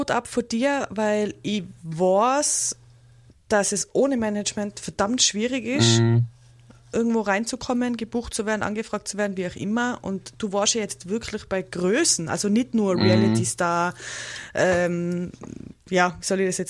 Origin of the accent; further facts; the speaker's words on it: Innsbruck, Tyrol, Austria; Ich bin in Innsbruck.